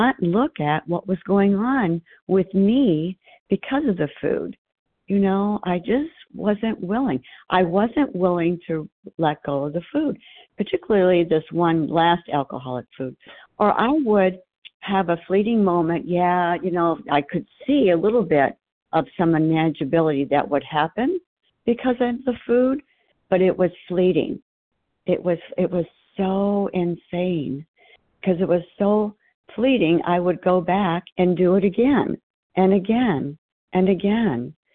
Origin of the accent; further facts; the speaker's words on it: Arizona, United States; from Arizona.